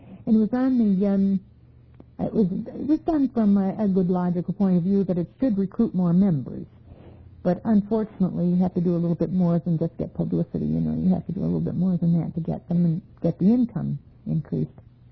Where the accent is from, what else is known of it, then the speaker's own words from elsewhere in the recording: Flint, Michigan, United States; now in Detroit, United States; And I said, nope, I'm not leaving Michigan. I came from Flint to Detroit. I'm not leaving Michigan.